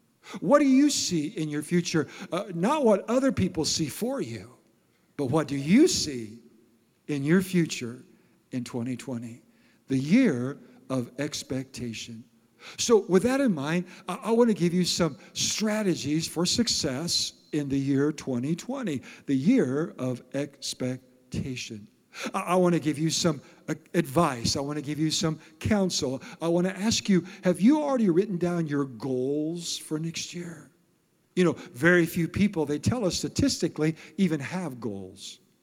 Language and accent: English; Iowa, United States; Now, I grew up in Iowa, and if you're from Iowa, you know it's a wrestling state.